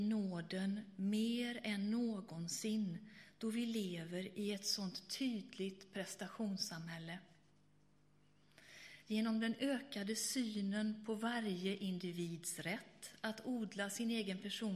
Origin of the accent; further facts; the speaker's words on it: Borås, Västra Götaland County, Sweden; när jag tänker på ordet nåd så är jag tillbaka i min hemstad Borås.